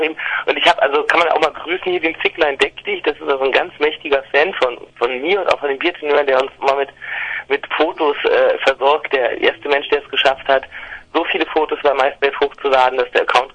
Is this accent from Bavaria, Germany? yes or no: no; Berlin, Germany; weil Tilo auch Westberliner ist wie ich